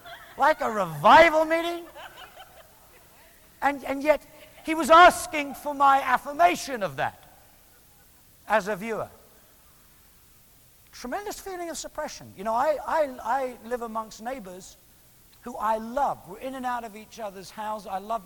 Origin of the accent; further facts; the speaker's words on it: England, United Kingdom; now in Washington, United States; I still find myself slightly quizzical about being an Englishman in Washington, D.C.